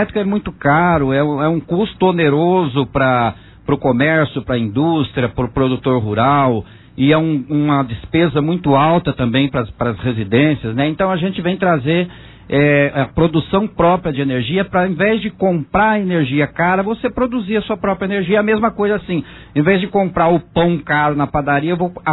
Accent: Monte Alto, São Paulo, Brazil; moved away as an adult; now in Franca, Brazil; Eu saí de Monte Alto, João, com 18 anos. Não vou falar a minha idade, mas faz 40 anos que eu estou em Franca.

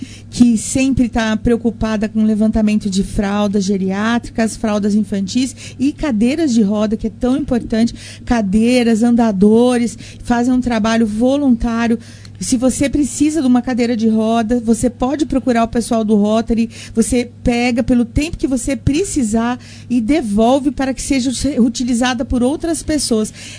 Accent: São Paulo, Brazil; born there; now in Monte Alto, Brazil; Não nasci aqui, nasci em São Paulo, mas me apaixonei por um Monte Altense, vim pra cá e aqui tive minha família.

